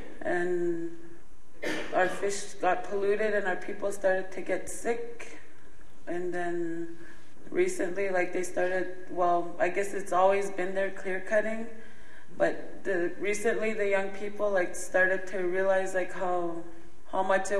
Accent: Grassy Narrows, Ontario, Canada; I'm from Grassy Narrows, and we're on a speaking tour right now

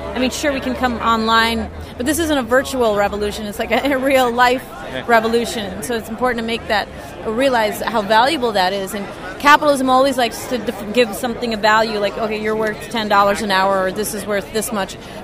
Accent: New York City, New York, United States; I'm a New Yorker and local filmmaker, organizer, writer

